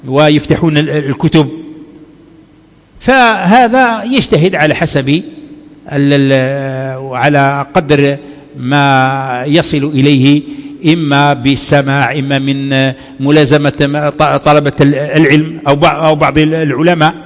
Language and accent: Arabic; Algeria; احنا كان عندنا في الجزائر في الزمان القديم المذهب الحنفي